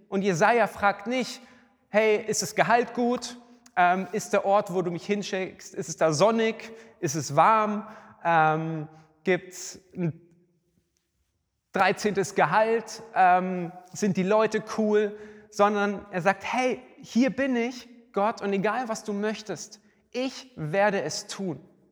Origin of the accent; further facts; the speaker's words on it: Starnberg, Bavaria, Germany; in meine Heimat nach Starnberg. Ich komme eigentlich aus dem schönen Süden, da wo es schön ist, nicht so wie bei uns im Pott